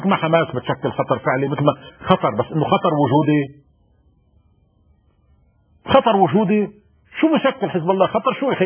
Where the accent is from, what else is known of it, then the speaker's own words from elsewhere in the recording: Lebanon; انا لبناني قد قدو